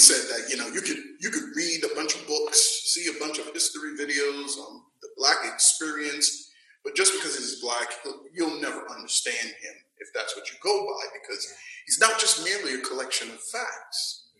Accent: New York, United States; as a man growing up in Harlem, either I was just blind or ignorant, but I never had any racist interaction necessarily with people.

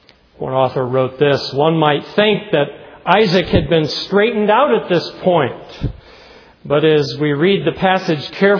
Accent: Keene, New Hampshire, United States; I remember a businessman in my hometown of Keene, New Hampshire

